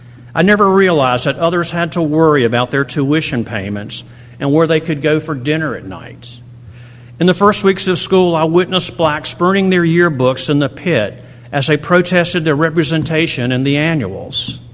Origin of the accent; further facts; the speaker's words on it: Winston-Salem, North Carolina, United States; let me first say that I grew up in Winston-Salem, and I was the first generation in my family to attend college.